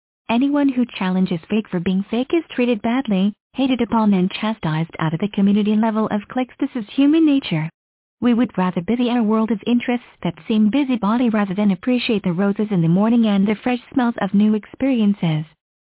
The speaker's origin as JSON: {"language": "English", "town": "San Bernardino", "region": "California", "country": "United States", "tie": "born or raised there", "said": "what is my hometown of San Bernardino. I am living back in the family home since I was 5 years old."}